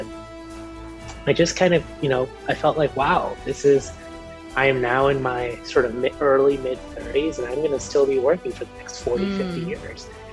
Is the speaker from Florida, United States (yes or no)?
no; New York City, New York, United States; I grew up in New York City and started working really when I was very young